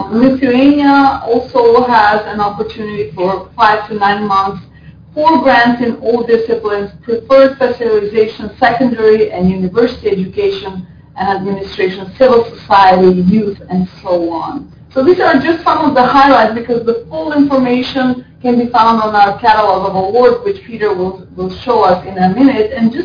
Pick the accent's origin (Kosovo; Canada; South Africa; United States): Kosovo; So I am originally from Kosovo